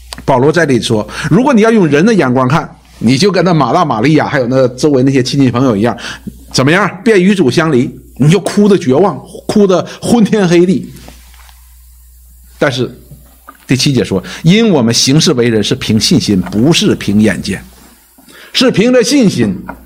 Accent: China; 我们中国人叫五千年的文明

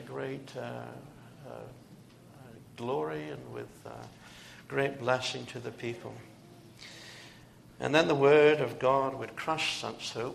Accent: United Kingdom; moved away; knowing that I come from originally from the United Kingdom, were kind enough to express sympathy.

